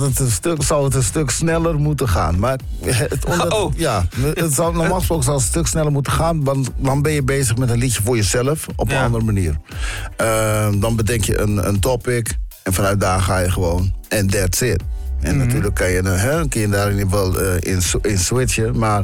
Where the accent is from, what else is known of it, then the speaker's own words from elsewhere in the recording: Stadskanaal, Groningen, Netherlands; we zijn opgegroeid in Stadskanaal. Ik woon nu niet meer in Stadskanaal.